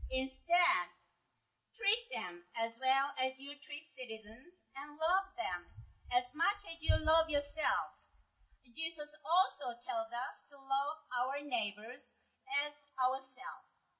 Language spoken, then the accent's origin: English; United States; I am American. I am a Korean American.